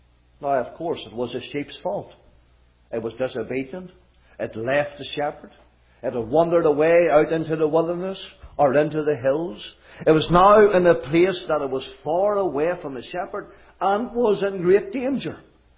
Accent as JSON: {"language": "English", "town": "Glenann", "region": "Northern Ireland", "country": "United Kingdom", "tie": "born or raised there", "said": "I was born in Uray, in this county town. I live in a little home, County Armagh, Northern Ireland, a wee village called Glenann."}